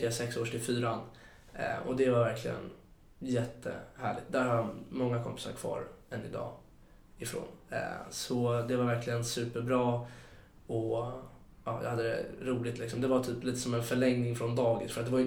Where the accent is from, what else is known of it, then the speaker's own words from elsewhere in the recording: Stockholm, Stockholm County, Sweden; Jag är uppvuxen på Söder. Jag bodde på Söder hela mitt liv.